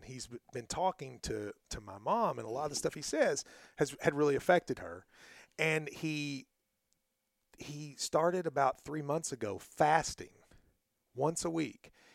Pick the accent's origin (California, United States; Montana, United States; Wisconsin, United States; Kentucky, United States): Kentucky, United States; Middlesboro; So we were on the tour a few weeks ago, and we're in Middlesboro, my hometown. I'm doing the show. It's like I've got high school friends there. My teachers are there.